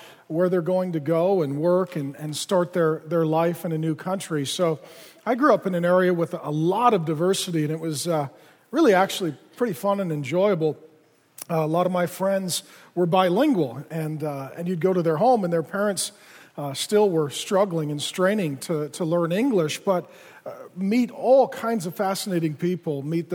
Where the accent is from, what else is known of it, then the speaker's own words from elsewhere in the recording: Seattle, Washington, United States; I grew up in South Seattle, right by the airport. And it was a very, very diverse neighborhood